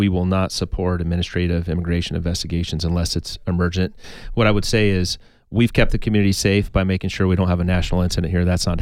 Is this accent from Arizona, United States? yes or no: yes; Tucson, Arizona, United States; because I grew up in Tucson where I just have to look north to see the mountains, the Catalinas, and I know where I'm going.